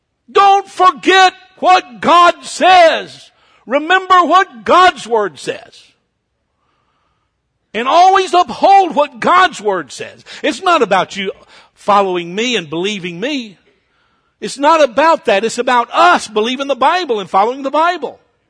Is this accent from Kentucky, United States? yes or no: yes; Kentucky, United States; born there; Now, I was born in Kentucky. My dad was raised in eastern Kentucky.